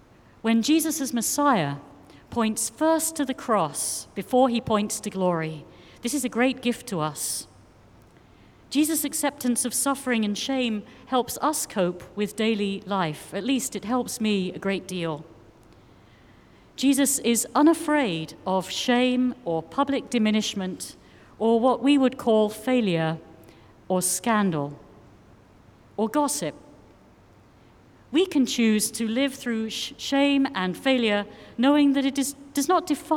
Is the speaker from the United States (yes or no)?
no; England, United Kingdom; The farming family I grew up in England taught me something for which I am to this day grateful.